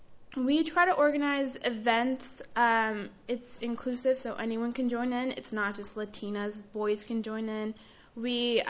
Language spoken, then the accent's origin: English; Paso Robles, California, United States; I'm originally from Paso Robles, and I've lived there my whole entire life